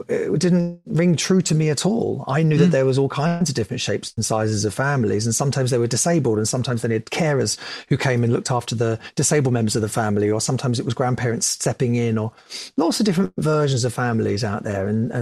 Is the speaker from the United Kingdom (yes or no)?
yes; Bounds Green, London, United Kingdom; I went to school in North London, in Southgate is where I went to school. And because I was raised in Bounds Green, went to school in Southgate. My dad's house was Barnet.